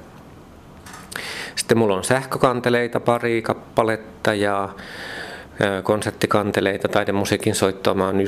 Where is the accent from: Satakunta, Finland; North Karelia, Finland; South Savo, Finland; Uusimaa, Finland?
South Savo, Finland; Mikkeli; Kun mä oon Mikkelistä Savosta kotoisin